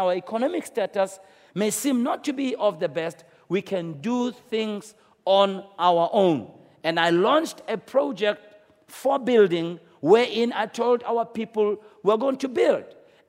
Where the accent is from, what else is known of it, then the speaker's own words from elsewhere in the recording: Soweto, Gauteng, South Africa; You know, I was raised in Soweto. My parents came into Soweto in the first year in which I was born, which is 1961. I was just a few months old, you know.